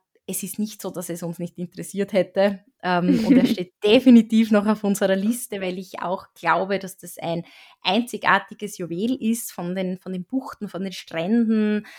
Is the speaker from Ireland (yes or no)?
no; Styria, Austria; also bei uns in der Steiermark sagt man Bretteljause dazu